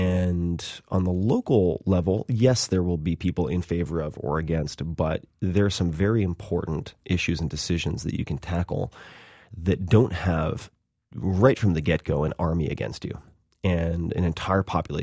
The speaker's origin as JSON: {"language": "English", "region": "New York", "country": "United States", "tie": "born or raised there", "said": "And I grew up on Long Island. How embarrassing is that?"}